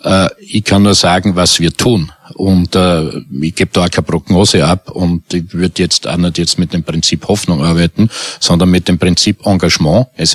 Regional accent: Styria, Austria; Mein Heimatbundesland in der Steiermark

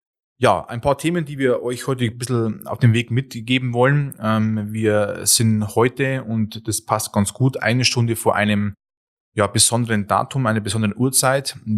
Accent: Bavaria, Germany; Wir kommen ja auch aus Ostbayern.

